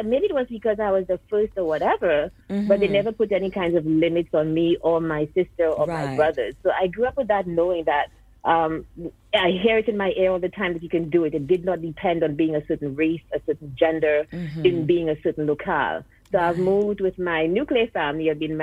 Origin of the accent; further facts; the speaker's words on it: Castries, St. Lucia; I was born right in Castries. Lived at Mondido all my life until I got married and moved to other parts of Castries. So I'm the first of four kids.